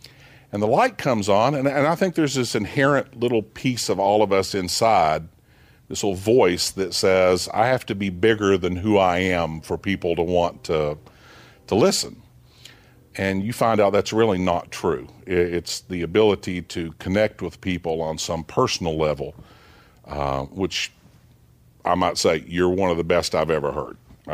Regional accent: Knoxville, Tennessee, United States; And we grew up in North Knoxville over on Atlantic Avenue. And I had a happy childhood.

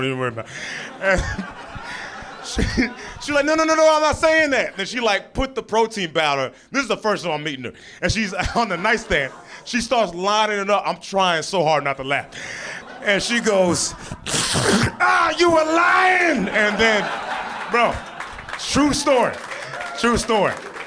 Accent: Portland, Oregon, United States; born there; Yeah, I was born in Portland and they didn't have that at first, you know?

